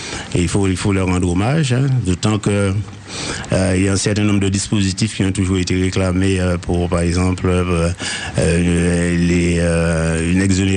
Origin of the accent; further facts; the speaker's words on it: Martinique, France; la formation basique a été faite chez nous en Martinique